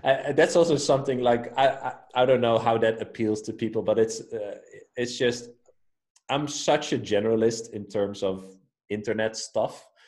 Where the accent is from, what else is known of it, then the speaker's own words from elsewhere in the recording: Amsterdam, North Holland, Netherlands; I'm from Amsterdam.